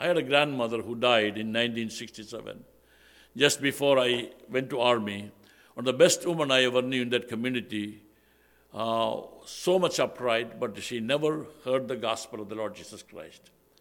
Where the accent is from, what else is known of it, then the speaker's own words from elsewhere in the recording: Thiruvananthapuram, Kerala, India; first language Malayalam; English is a second language; We started our ministry over here in Trivandrum. That was my hometown.